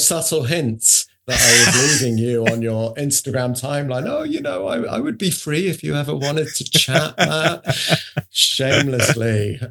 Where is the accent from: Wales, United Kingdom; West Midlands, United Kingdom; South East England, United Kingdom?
West Midlands, United Kingdom; Leamington Spa; now in Manila, Philippines; No, I'm from Leamington Spa in the middle of England.